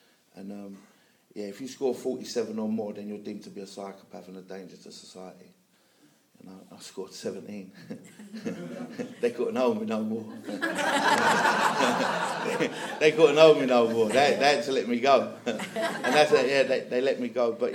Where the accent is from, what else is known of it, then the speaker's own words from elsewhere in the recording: Hackney, London, United Kingdom; now in Clevedon, United Kingdom; I come from Northeast London originally, a place called Hackney. But I live in a place called Clevedon, which is in between Western Supermare and Bristol.